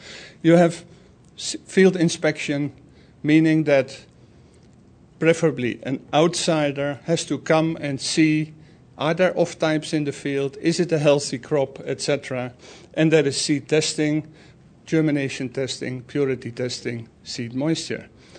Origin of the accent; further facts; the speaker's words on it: Netherlands; well, I'm from the Netherlands. Going from the far south to the far north is 2.5 hours drive